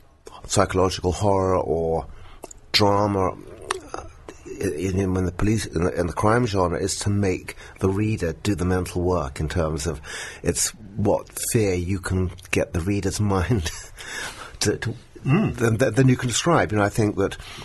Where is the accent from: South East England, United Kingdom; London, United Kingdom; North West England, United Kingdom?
South East England, United Kingdom; Brighton; I read that when I was 14, growing up in Brighton.